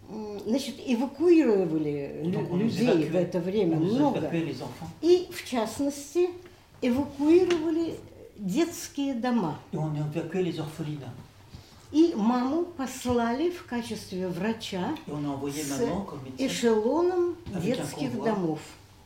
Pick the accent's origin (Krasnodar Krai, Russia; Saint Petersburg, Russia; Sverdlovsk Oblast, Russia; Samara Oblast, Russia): Saint Petersburg, Russia; moved away; я из Ленинграда